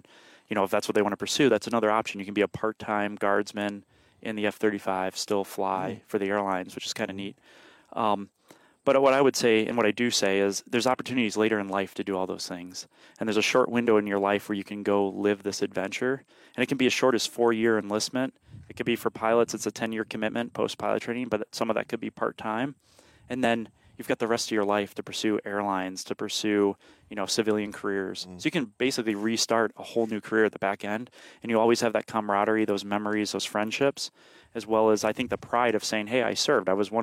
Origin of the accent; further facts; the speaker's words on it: Illinois, United States; growing up in Illinois, so already, you know, Illinois public school education.